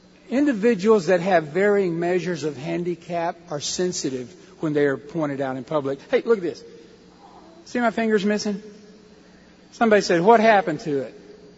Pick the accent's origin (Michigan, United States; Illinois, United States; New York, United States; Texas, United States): Texas, United States; Now I grew up in Texas. And as in all the southern states, we have a custom.